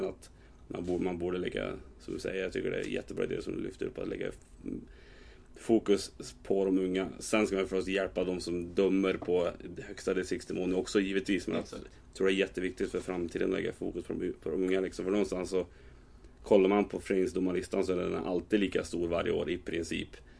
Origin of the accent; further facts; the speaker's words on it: Värmland, Sweden; jag kan ju bara uttala mig för egentligen bara Värmland, i och med att det är där jag kommer från själv.